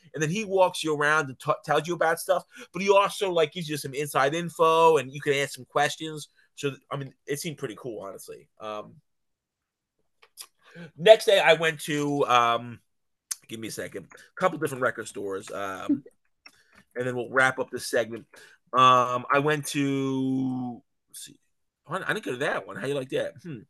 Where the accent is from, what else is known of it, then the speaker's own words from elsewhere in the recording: Philadelphia, Pennsylvania, United States; I'm like, I'm from Philadelphia.